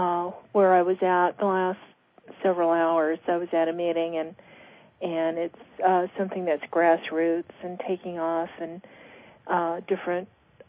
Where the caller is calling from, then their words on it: Phoenix, Arizona, United States; calling from Phoenix, Arizona.